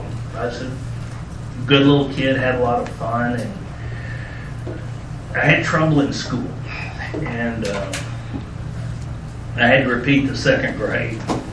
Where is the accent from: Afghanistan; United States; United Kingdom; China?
United States; San Antonio, Texas; I was born here in San Antonio, went to Alamo Heights High School, was surrounded by people that came from a lot of privilege